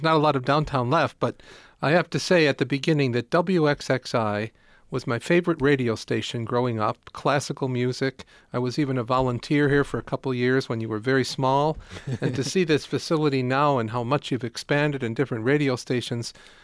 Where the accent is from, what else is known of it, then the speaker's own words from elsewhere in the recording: Irondequoit, New York, United States; I grew up in East Irondequoit, St. Ambrose Parish.